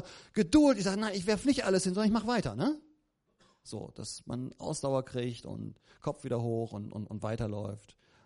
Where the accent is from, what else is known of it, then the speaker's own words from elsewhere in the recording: North Rhine-Westphalia, Germany; Ja, merkt man, wir sind aus Westfalen, da muss man Apfelbaum haben.